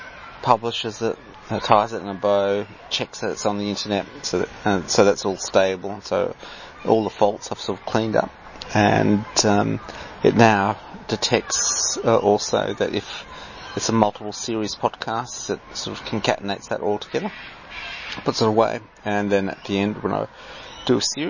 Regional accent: Australia; I'm a Australian. This podcast is from Australia in the Southern Hemisphere.

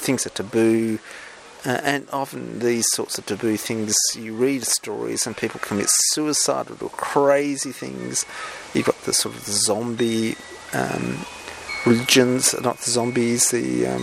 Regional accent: Australia; Look, I'm sorry for being Australian.

